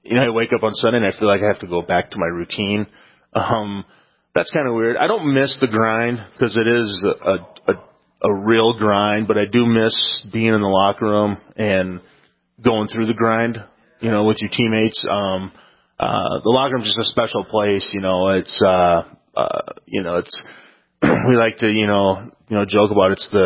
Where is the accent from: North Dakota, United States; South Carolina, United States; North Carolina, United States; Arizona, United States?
North Dakota, United States; Carrington; growing up in a small community where, everybody, and just the tightness, everybody's rooting for you.